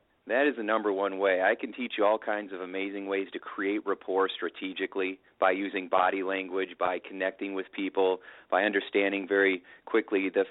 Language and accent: English; Indiana, United States; I've got my farmer wisdom growing up in Indiana